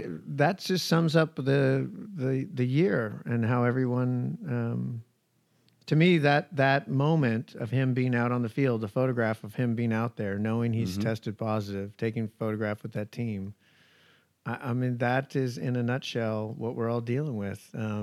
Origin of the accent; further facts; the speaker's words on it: Modesto, California, United States; I grew up in Modesto, California, where, you know, I was a big fish in a small pond.